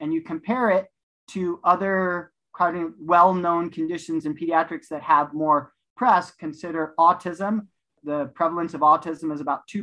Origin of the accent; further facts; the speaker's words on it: Los Angeles, California, United States; now in Utah, United States; I'm from Southern California, Los Angeles area. Grew up there, loved it. But now I've been here in Utah for almost 20 years